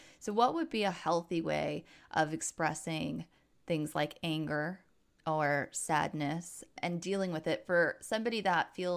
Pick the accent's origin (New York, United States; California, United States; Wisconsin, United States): New York, United States; It's East Coast. That's what it is. I'm from New York too.